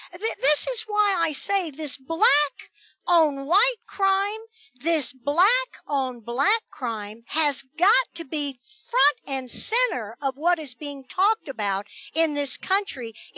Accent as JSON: {"language": "English", "region": "the South", "country": "United States", "tie": "born or raised there", "said": "Let me tell you, I was raised in the South. I never saw things like this."}